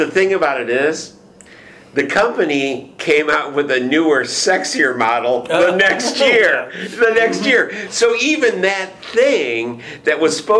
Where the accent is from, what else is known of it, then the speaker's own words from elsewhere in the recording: Michigan, United States; moved away as an adult; I was stupid. I came from Michigan. I'm not from here. It was an economic migration. I wanted a job. There was no jobs unless I wanted to continue to pig farm in Michigan.